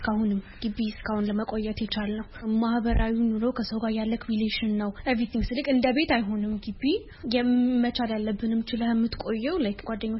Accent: Addis Ababa, Ethiopia; እኔ አዲስ አበባን ተወልጄ የሚያደኩት

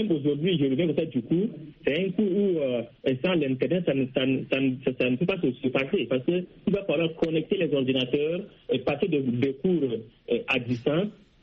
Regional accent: Chad; now in Maroua, Cameroon; Maroua, bon, moi je suis italien, je suis juste à Maroua, au Cameroun pour les raisons d'études.

